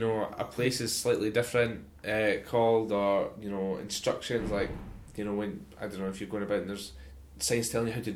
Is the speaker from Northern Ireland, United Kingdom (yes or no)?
no; Scotland, United Kingdom; I think it's partly like we're Scottish, but part time, you know.